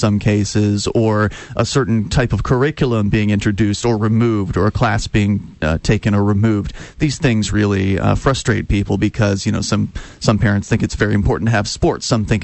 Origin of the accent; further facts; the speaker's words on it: Florida, United States; now in Keene, United States; Well, I grew up in Southwest Florida and moved up here about 6 years ago. I'm so grateful to be living in Keene.